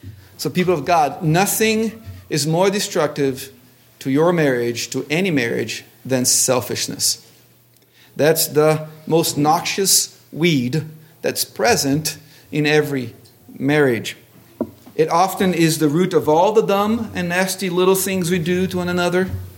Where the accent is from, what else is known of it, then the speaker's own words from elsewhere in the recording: Brazil; but growing up in Brazil, you have these little pots of goo stuff